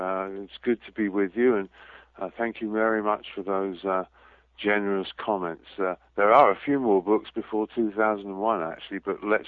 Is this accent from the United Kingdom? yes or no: yes; United Kingdom; now in United States; But of course, being originally British, although now I've naturalized to be an American, I never went to junior high